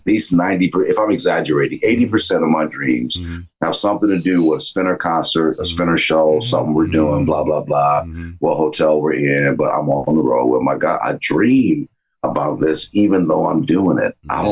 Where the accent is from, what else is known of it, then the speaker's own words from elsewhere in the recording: Detroit, Michigan, United States; I came from Detroit.